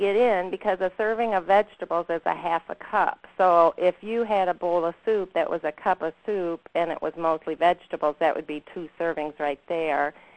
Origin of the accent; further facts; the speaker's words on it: Michigan, United States; I grew up in Michigan.